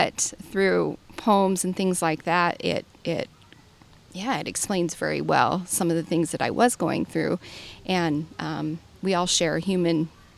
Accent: Sheridan, Wyoming, United States; also born or lived in Buffalo, United States / Nebraska, United States; I grew up in Sheridan and moved to Buffalo my eighth grade year.

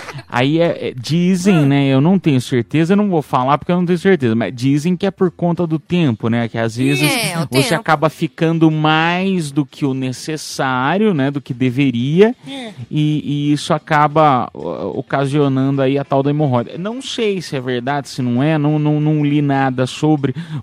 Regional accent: Piedade, São Paulo, Brazil; Nossa, mas peraí, eu sou de Piedade, cara.

